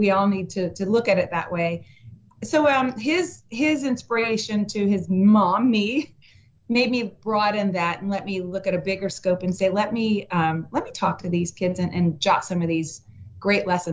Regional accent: Cincinnati, Ohio, United States; Our community, I'm from Cincinnati, Ohio, and it's an amazing community.

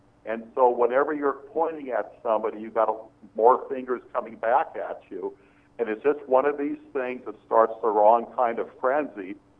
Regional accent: Seattle, Washington, United States; Well, I'm from Beacon Hill, Seattle, and a lot of my friends were non-white.

